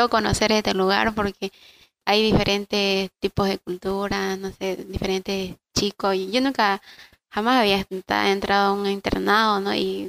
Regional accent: San Ignacio de Velasco, Santa Cruz, Bolivia; vengo de San Ignacio de Velasco, de la Chiquitanía.

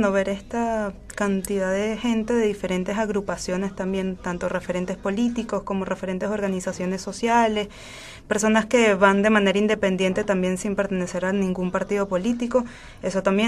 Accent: Venezuela; yo que soy de Venezuela, también vi otros compañeros de México y de otros países

